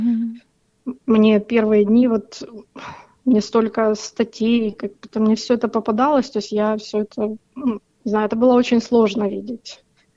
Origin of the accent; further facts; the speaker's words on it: Ukraine; Я родилась и выросла в Украине. Моя мама русская, родилась и выросла в России. Вышла замуж за моего отца в Украине и как бы 46 лет уже живет на Украине. Все родственники со стороны отца у меня как бы в Украине.